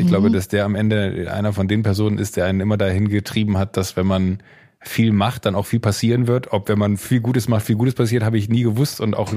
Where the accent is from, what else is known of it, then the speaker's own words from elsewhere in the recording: North Rhine-Westphalia, Germany; im rheinischen Kreis Viersen, Mönchengladbach, die Ecke, wo ich herkomme